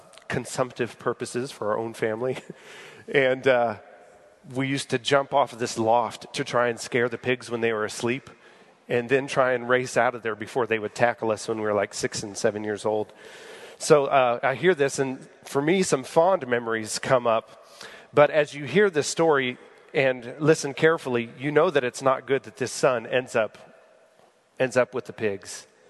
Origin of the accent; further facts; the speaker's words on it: Missouri, United States; but since I grew up in Missouri on a farm